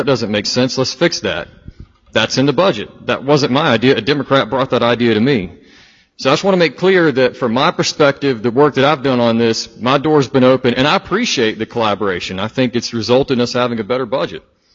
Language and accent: English; North Carolina, United States; maybe I'm a little bit partial to GTCC because I'm from Guilford County.